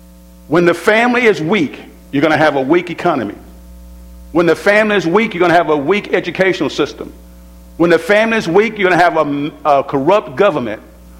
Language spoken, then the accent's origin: English; Tupelo, Mississippi, United States; I think back as a teenager, growing up in Tupelo, Mississippi, and at that time, in the 70s, I saw some transitions occurring in the family.